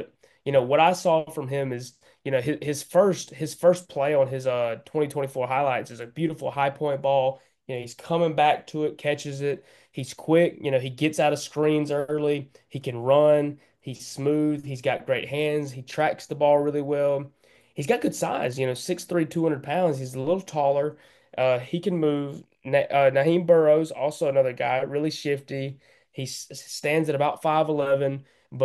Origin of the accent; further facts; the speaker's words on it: Michigan, United States; And I just told them I was … from Michigan. That's who I was.